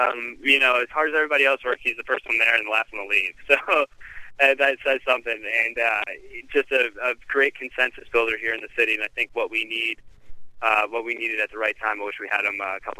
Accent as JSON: {"language": "English", "region": "New York", "country": "United States", "tie": "born or raised there", "said": "I grew up in New York during September 11th"}